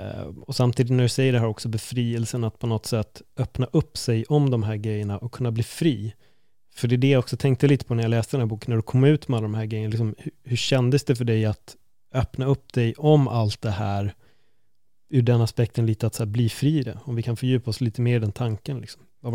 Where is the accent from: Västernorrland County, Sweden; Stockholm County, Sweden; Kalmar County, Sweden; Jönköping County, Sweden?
Stockholm County, Sweden; Stockholm; vi är ju från Stockholm